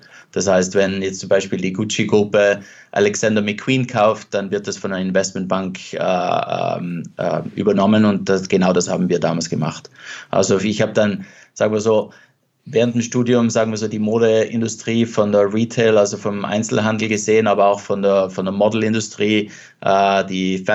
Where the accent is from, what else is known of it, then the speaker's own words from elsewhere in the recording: Trentino-Alto Adige, Italy; dort, wo ich aufgewachsen bin, also jetzt Südtirol